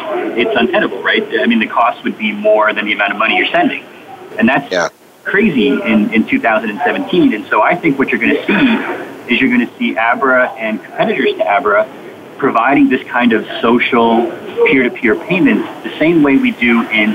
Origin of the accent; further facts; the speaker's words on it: United States; I'm an American and I love America